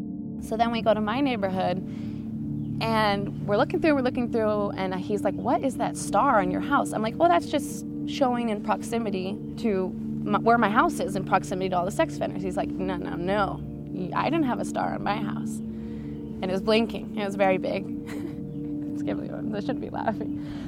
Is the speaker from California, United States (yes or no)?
yes; Oakland, California, United States; also born or lived in Denver; Born and raised in Oakland. I was living in Denver and got into college here and needed to move back pretty suddenly.